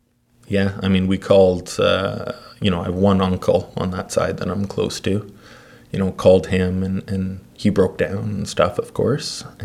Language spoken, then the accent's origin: English; Canada; I mean, we're Canadian, we're polite, we're kind, right?